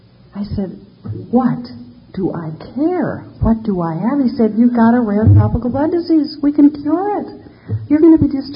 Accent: Minnesota, United States; I went to Europe as a graduation present. That's what you did. I grew up in Minnesota.

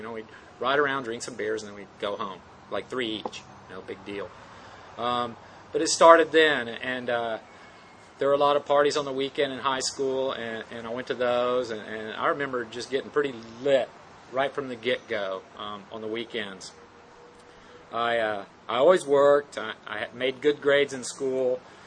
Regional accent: Houston, Texas, United States; I grew up in Houston. We moved to West Texas for a little while, and then went back to Houston.

